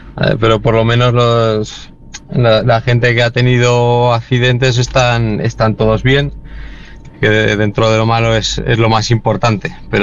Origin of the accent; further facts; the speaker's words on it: Teruel, Aragon, Spain; soy un piloto de Teruel